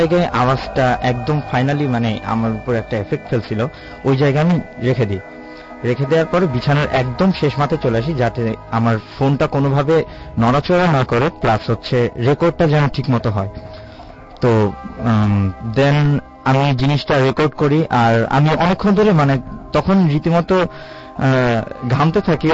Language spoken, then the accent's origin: Bangla; Rajshahi, Rajshahi Division, Bangladesh; দেন আমি আমার হোম টাউনে যাই রাজশাহীতে